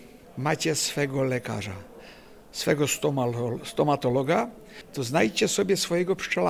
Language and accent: Polish; Czechia; Polish is a second language; 30 lat temu była średnia zużycia miodu na osobę u nas w Republice Czeskiej 25 deka.